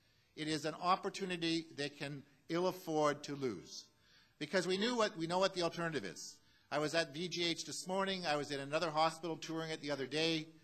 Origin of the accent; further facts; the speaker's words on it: British Columbia, Canada; a right that we all want as British Columbians